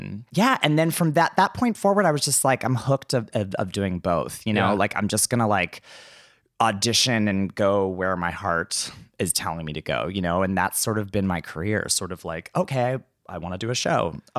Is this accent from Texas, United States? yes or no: no; McDonald, Pennsylvania, United States; So I'm originally from McDonald, Pennsylvania